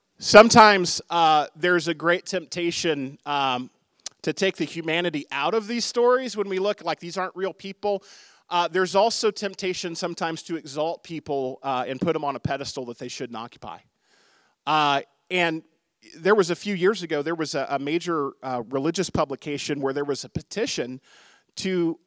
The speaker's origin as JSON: {"language": "English", "region": "the South", "country": "United States", "tie": "born or raised there", "said": "But if you grew up in a religious tradition like I did, I grew up in the South."}